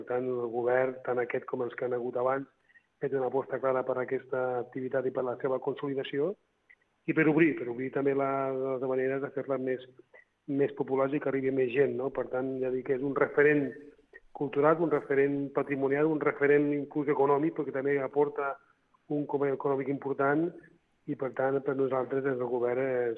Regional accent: Andalusia, Spain; first language Spanish; Catalan is a second language; also born or lived in Catalonia; jo soc andalús, soc català, i no tinc cap mena de problema

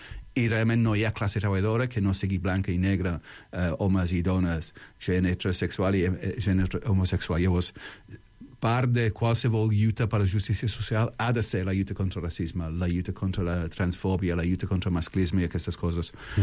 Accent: London, United Kingdom; vaig créixer en Londres

